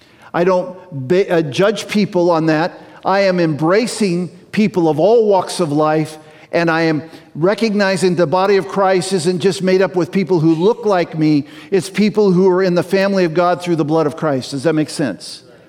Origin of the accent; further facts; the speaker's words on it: Walla Walla, Washington, United States; born there; I'm a foreigner because I was born in Walla Walla